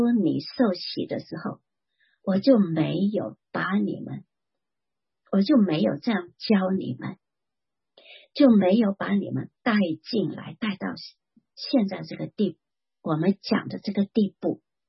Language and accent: Chinese; China; 不做到怎么我们中国人起誓哈，就是我假如是这样啊，就是天打雷劈啊，什么什么不得好死啊